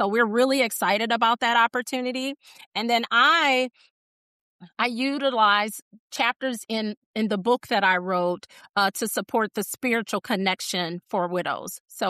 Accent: Memphis, Tennessee, United States; I'm from Memphis originally, so between here and Tennessee, I would love for chapters to, open up and support widows.

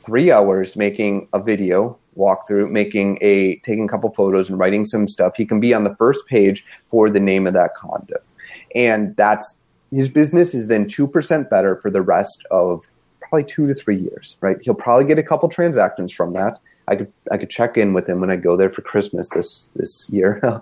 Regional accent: Green Bay, Wisconsin, United States; I grew up in Green Bay

